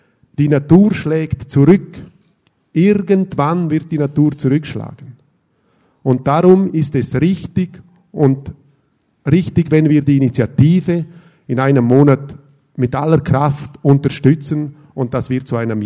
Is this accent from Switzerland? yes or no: yes; Grisons, Switzerland; für mich als Bündner aus einem Bergkanton